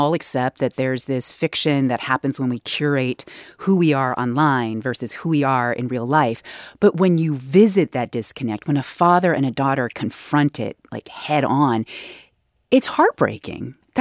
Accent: California, United States; That describes who I am. I grew up in Silicon Valley.

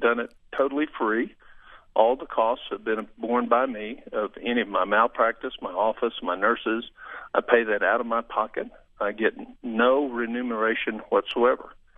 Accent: Muskogee, Oklahoma, United States; In my hometown, there's only one place you can deliver a baby. There is no choice. Anybody that's going to deliver a baby there is going to deliver it at the Muskogee Regional Medical Center, period.

